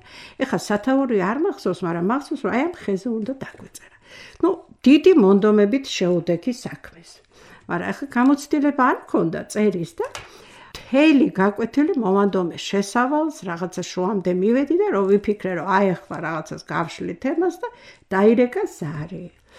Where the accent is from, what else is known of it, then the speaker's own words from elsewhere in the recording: Tbilisi, Georgia; დავიბადე და გავიზარდე თბილისში და ბუნებრივია, რომ ძალიან მიყვარს ეს ქალაქი.